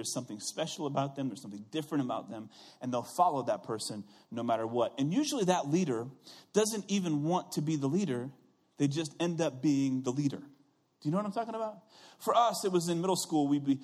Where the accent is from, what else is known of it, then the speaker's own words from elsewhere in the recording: Iowa, United States; When I was a kid, I grew up in Iowa, and Iowa is a little different than Missouri. It's only 4 hours north where I lived.